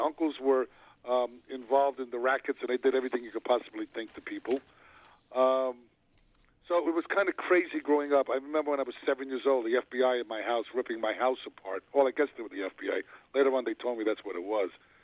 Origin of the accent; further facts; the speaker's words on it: New York City, New York, United States; Well, I grew up in New York City, and I was in gangs when I was a kid.